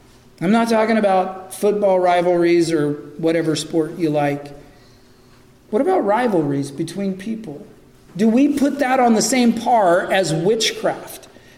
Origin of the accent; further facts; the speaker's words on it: West Coast, United States; You guys know that I grew up on the West Coast. I grew up in a region that is known for being the epicenter of the Wiccan New Age movement.